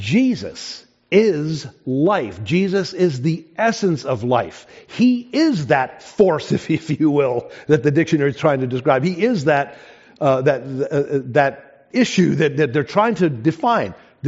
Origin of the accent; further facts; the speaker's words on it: South Africa; When I was growing up in South Africa, they used to tell us